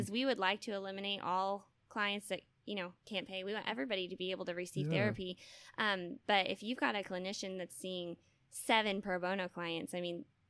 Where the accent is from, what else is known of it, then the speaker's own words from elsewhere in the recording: Tulsa, Oklahoma, United States; also born or lived in Texas; Well, yes, I'm from Tulsa. I've been there, aside from 2 years in Texas, I've been in Oklahoma my whole life, so about 25 years.